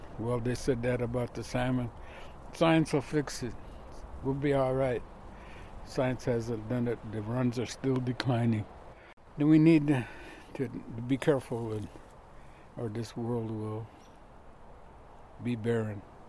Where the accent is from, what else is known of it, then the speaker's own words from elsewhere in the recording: Washington, United States; I'm a Klickitat. This is one of my home country sites where my people resided prior to the Euro-Americans arriving.